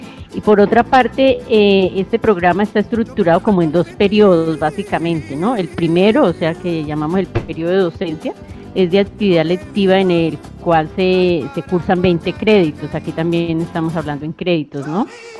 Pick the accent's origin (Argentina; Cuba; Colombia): Colombia; moved away as an adult; now in Salamanca, Spain; yo me vine de Colombia el día 17 de diciembre y me integré al doctorado el 19 de diciembre de ese mismo año y hasta la fecha he estado aquí en Salamanca.